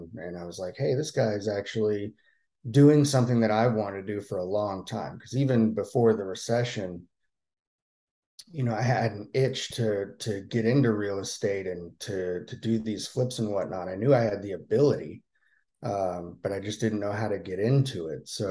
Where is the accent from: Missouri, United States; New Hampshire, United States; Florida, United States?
Florida, United States; So I'm from the Northeast Florida area